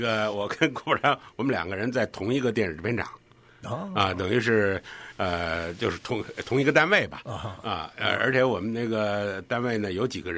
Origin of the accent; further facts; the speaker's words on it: Beijing, China; 我们俩在北京呢就是一个院里长大的啊，他比我大两岁啊